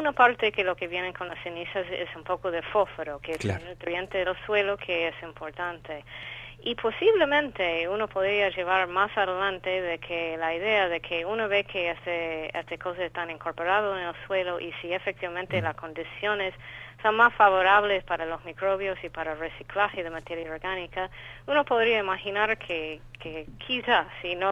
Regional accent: California, United States; now in Argentina; yo nací en los Estados Unidos y soy de California, pero casi 20 años que estoy acá ahora en Argentina.

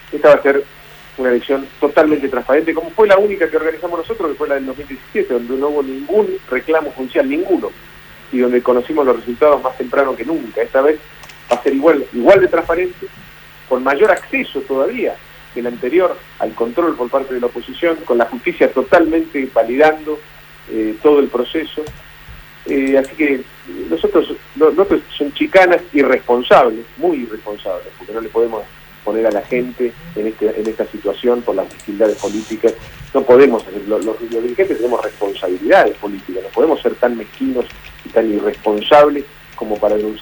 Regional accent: Villa Paranacito, Entre Ríos, Argentina; y termino en mi pueblo, en Villa Paranacito.

